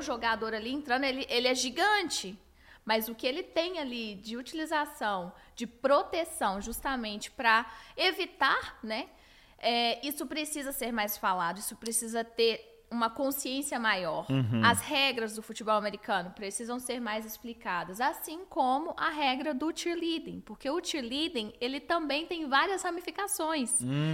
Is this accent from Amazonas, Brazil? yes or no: no; Sabinópolis, Minas Gerais, Brazil; É, eu vim de Sabinópolis, eu tinha que fazer alguma coisa que fosse de fato em Minas.